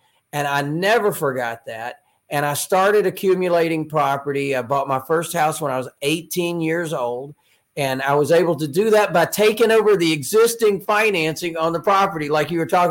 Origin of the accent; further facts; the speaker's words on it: North Carolina, United States; And then when I was actually transferred from Charlotte, North Carolina, right? North Carolina, another fellow North Carolinian brother there.